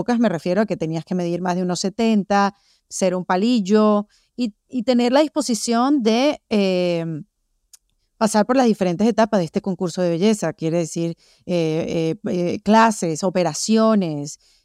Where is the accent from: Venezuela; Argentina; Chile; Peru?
Venezuela; Acuérdate que yo soy de Venezuela.